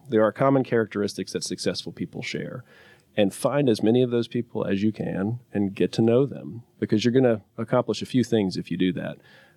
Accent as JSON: {"language": "English", "town": "Atlanta", "region": "Georgia", "country": "United States", "also_born_or_lived": "Boston", "said": "I'm from Atlanta, but practiced in Boston for a few years before coming back to Atlanta with my wife."}